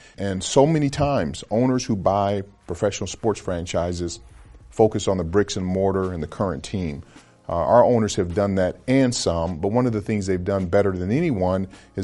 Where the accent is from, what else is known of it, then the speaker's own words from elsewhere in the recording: Arizona, United States; I grew up in Arizona, and he played in the old Pac-8 in Oregon.